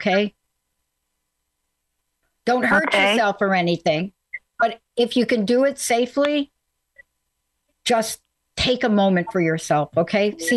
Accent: Bronx, New York, United States; I'm from the Bronx, and there is sand in the Bronx.

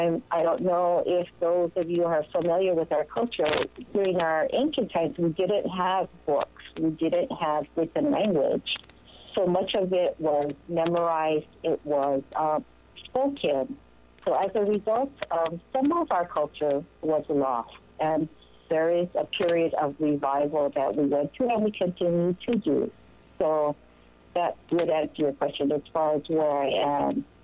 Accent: Hawaii, United States; Well, I am a Native Hawaiian, born and raised in Hawaii, and I've lived in Hawaii all my life, raised on the island of Oahu.

